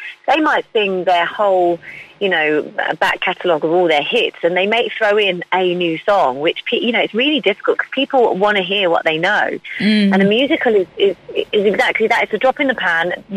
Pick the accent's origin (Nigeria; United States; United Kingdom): United Kingdom; East of England; I grew up in Suffolk in a tiny village with about 10 houses in. You know, I was a country girl really at heart. There wasn't even a village shop where I grew up. So I grew up kind of running in the fields out the back.